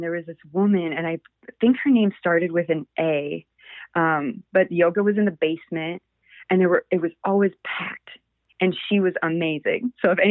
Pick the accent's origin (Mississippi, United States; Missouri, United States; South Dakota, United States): South Dakota, United States; And growing up in South Dakota, it's pretty, there's not a lot of diversity in people or culture.